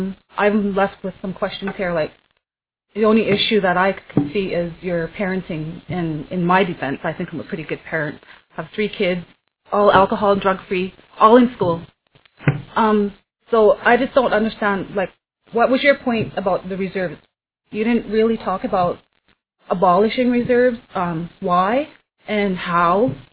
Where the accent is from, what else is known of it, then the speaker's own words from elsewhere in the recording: Alberta, Canada; I'm from the Blood Tribe.